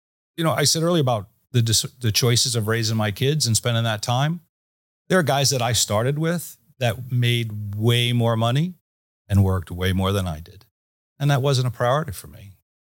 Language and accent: English; New Brunswick, New Jersey, United States; now in Florida, United States; I grew up right outside of Rutgers in the New Brunswick area. So, and then we raised the kids outside of Princeton. For the better part, then we moved to Florida 8 years ago.